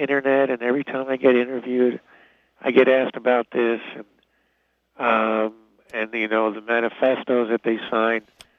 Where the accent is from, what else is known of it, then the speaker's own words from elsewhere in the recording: United States; I mean, we're very different from the French and the British and the Dutch and the Spanish, who went into parts of the world, Asia, Africa, Latin America, took over, stayed, and ran the damn place for 100, 200 years.